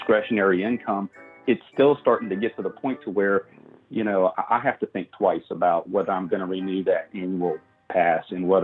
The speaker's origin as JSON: {"language": "English", "region": "Louisiana", "country": "United States", "said": "And as an example, we're from Louisiana."}